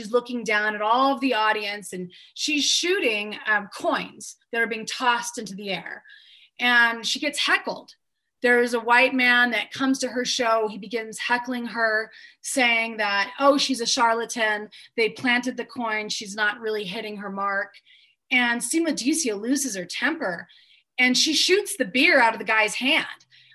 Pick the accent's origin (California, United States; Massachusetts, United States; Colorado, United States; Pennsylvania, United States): Colorado, United States; Denver; So I grew up in Denver, Colorado. My family has now been there for over 100 years. I am the fourth generation now.